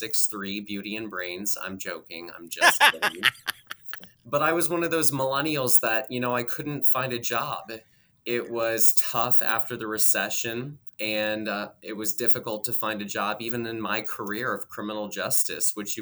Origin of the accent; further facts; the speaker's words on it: Jacksonville, Florida, United States; I grew up in Jacksonville, Florida, to a wonderful, loving mom and dad